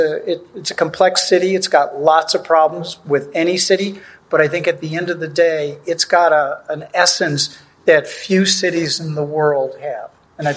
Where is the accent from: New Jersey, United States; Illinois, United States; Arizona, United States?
Illinois, United States; Chicago; as a Chicagoan, I think we're always a little concerned that Chicago might be, you know, sort of attacked a little too much.